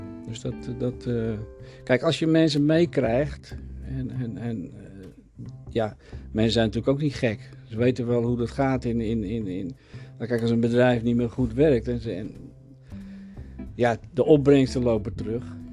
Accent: Haarlem, North Holland, Netherlands; born there; Ook in Haarlem.

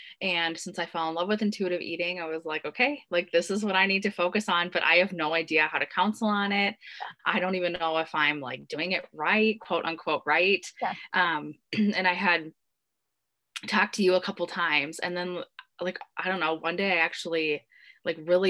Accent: Minnesota, United States; I am from Minnesota and I'm a dietitian, of course.

